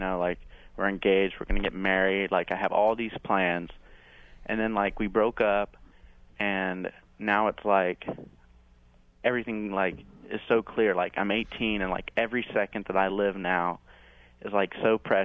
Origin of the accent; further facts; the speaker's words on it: Van Nuys, California, United States; born there; Well, I was born in Van Nuys.